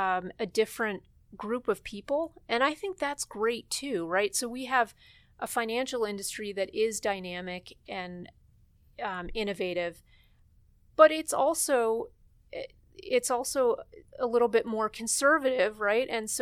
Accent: Cleveland, Ohio, United States; Yeah, no, I'm from Cleveland, so I am a Buckeye.

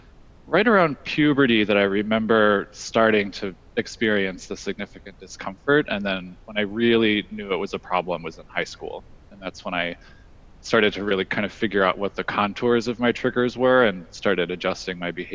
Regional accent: Chicago, Illinois, United States; now in Pennsylvania, United States; Yeah, so I'm originally from Chicago, but currently I live in central Pennsylvania, in a pretty rural part of Pennsylvania.

